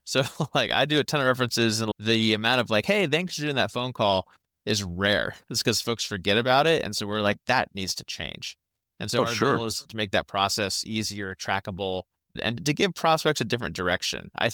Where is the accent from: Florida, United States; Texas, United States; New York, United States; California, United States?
California, United States; Chico; now in Bay Area, United States; I'm from Chico to the Bay Area, only 2 hours down the road. So I've always been in Northern California.